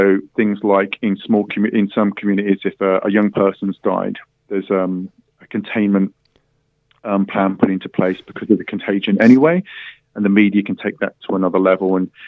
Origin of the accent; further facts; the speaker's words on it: England, United Kingdom; now in Australia; What I would say is that I'm actually English, and I used to be a journalist in the UK